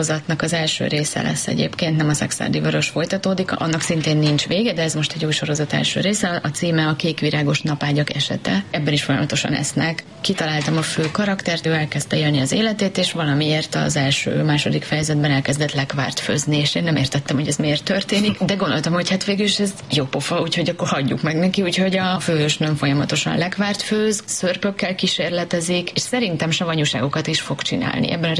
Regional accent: Gyulaj, Tolna, Hungary; úgy nőttem fel, hogy a nagyszüleim pincéjében nagyon sok időt töltöttem. Ez nem Szekszárdon volt, hanem egy másik tolnamegyei településen, Gyulajon.

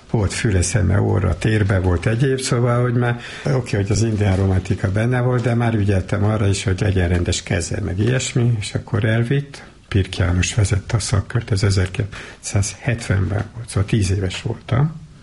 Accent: Tahitótfalu, Pest, Hungary; Utána decemberben kiállítottam Tahitót faluban. A szülőfalumban is.

